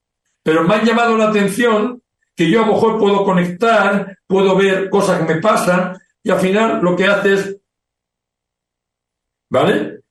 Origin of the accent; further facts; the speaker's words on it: Colombia; de Colombia.